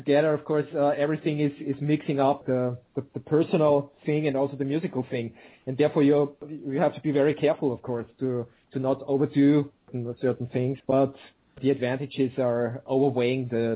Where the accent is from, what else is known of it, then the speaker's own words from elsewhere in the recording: Austria; I don't think that it's the fact that we come from Austria.